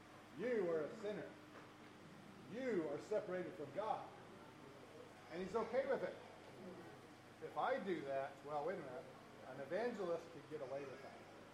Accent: Albuquerque, New Mexico, United States; I'm from Albuquerque, New Mexico. I go to Hoffmantown Church in that city.

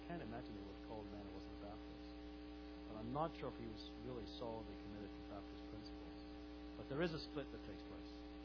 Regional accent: England, United Kingdom; I grew up in England.

